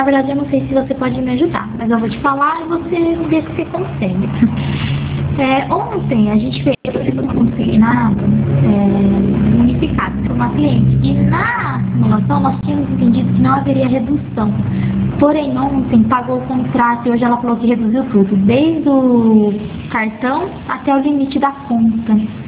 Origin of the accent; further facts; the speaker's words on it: Pirassununga, São Paulo, Brazil; eu sou de Pirassununga.